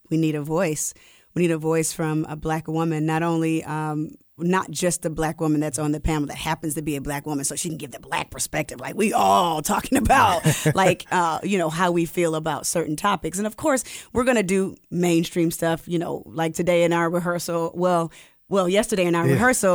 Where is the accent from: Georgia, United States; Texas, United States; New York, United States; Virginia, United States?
Georgia, United States; Atlanta; because I'm originally from Atlanta. Like, it says that on my birth certificate. People are like, really? You're from here? I was born at Crawford Long, which is now Emory Midtown.